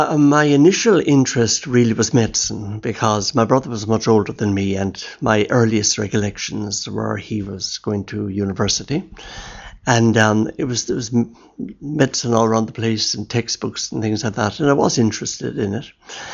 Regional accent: Cork, Munster, Ireland; now in Dublin, Ireland; I was born in Cork, and my family, my father was a builder in Cork, and I lived in a place called Passage West. I went to school in the city, CBC.

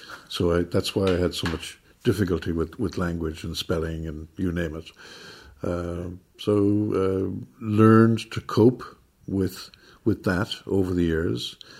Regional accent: Sligo, Connacht, Ireland; born there; moved away as an adult; now in Dublin, Ireland; I was born in Sligo and I'm of a family of five girls and two boys. Left Sligo to come to Dublin, to go to University College Dublin.

